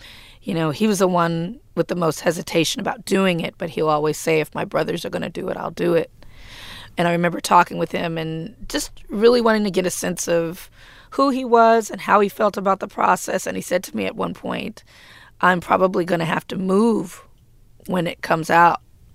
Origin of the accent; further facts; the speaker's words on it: Compton, California, United States; Only what I knew as a teenager growing up in Compton. I was on the West Coast at the same time that these boys were on the East Coast in Harlem.